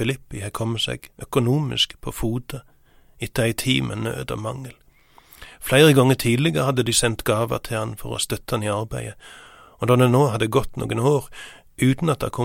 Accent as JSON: {"language": "Norwegian", "town": "Sokndal", "region": "Rogaland", "country": "Norway", "tie": "born or raised there", "said": "Jeg husker fra oppveksten min i Sokndal"}